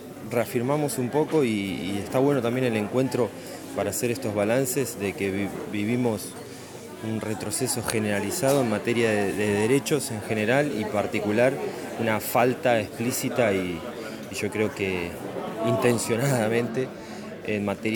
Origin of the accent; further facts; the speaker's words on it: San Pedro, Buenos Aires Province, Argentina; vengo de la ciudad de San Pedro, al norte de la provincia de Buenos Aires.